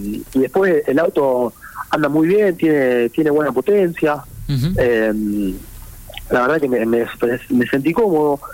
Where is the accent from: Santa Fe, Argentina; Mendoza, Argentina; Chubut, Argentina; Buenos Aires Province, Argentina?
Santa Fe, Argentina; Rosario; yo tengo 24 años, soy de Rosario.